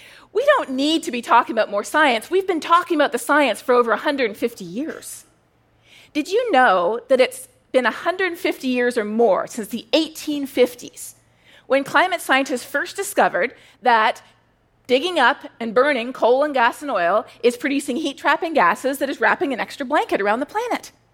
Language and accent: English; Canada; now in United States; "No," I said, "I'm Canadian." That was my baptism by fire into what has now become a sad fact of life here in the United States